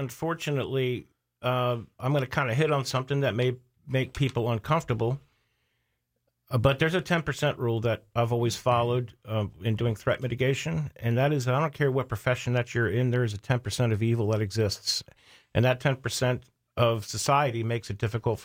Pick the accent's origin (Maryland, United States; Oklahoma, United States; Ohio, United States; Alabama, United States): Maryland, United States; Sorry, I'm from Maryland.